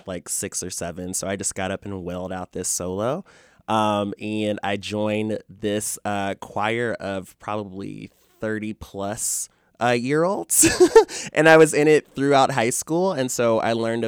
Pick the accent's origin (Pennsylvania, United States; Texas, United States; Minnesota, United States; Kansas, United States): Kansas, United States; Kansas City; Well, I grew up in Wyandotte County, which is the poorest county in Kansas. And so I grew up in a relatively poor neighborhood.